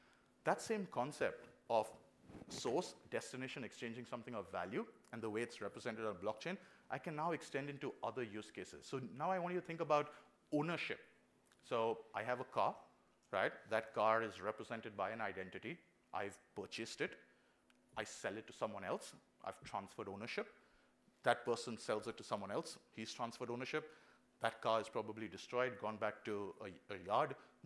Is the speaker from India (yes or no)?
yes; India; accent: Indian; now in New Zealand; and I'm from India, if you haven't figured out the accent